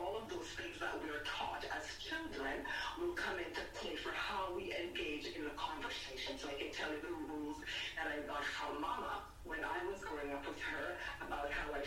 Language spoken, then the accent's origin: English; Jamaica; So I am from the Caribbean. I am, you know, I was raised, born and raised in Jamaica.